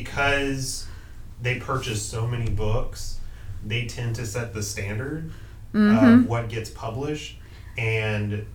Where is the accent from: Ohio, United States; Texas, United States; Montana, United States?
Texas, United States; and I say this as a Texan, so everybody be offended